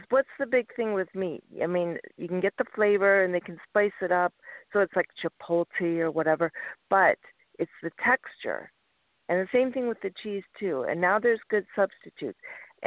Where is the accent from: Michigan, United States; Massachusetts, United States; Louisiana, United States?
Michigan, United States; Detroit; And mind you, I'm not from Southern California, the health food center of whatever. I'm from Detroit, which is Philly cheesesteak sandwich land, right?